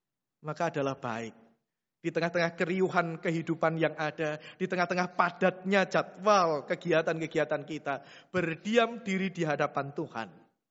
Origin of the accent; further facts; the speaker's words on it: Central Java, Indonesia; now in East Java, Indonesia; Saya orang Jawa Tengah sebenarnya Bapak Ibu ya. Tapi mungkin karena sudah bau Jawa Timur gitu ya.